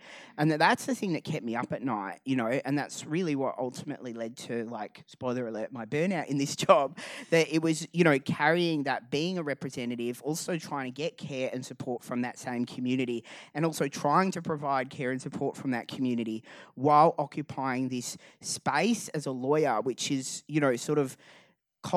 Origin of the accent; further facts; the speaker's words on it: Perth, Western Australia, Australia; moved away as an adult; now in Melbourne, Australia; I moved from Perth to Nar, Melbourne when I was, I think I just turned 20, which is 20 years ago now.